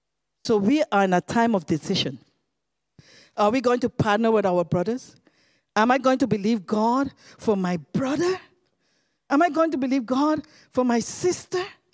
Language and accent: English; Aruba; I'm from Aruba, by the way